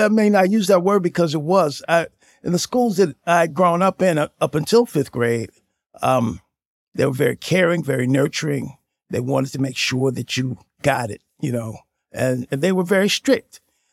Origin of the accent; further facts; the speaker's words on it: St. Louis, Missouri, United States; I'm from St. Louis, in the St. Louis area.